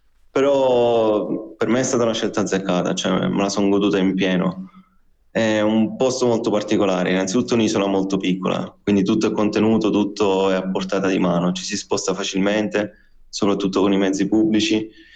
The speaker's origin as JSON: {"language": "Italian", "town": "Balestrate", "region": "Sicily", "country": "Italy", "tie": "born or raised there", "said": "Sì, il mio paese si chiama Balestrate."}